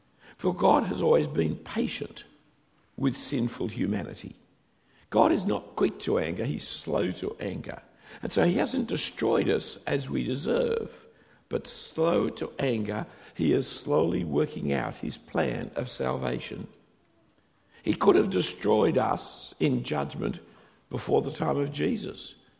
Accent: Australia; accent: Australian; it might just help you to forget that I'm an Australian, because you won't hear the accent so much.

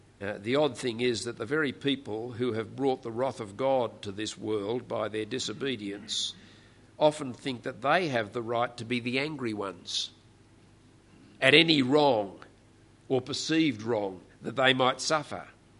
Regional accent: Australia; It's part of being Australian to learn how to put people down. I don't know whether it's part of being New Zealander, but it's certainly part of being an Australian.

